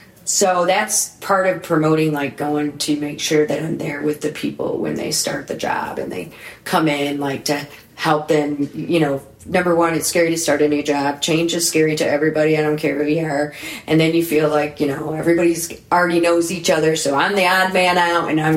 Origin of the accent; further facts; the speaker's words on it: Vandercook Lake, Michigan, United States; And I grew up in Vandercook Lake, graduated from.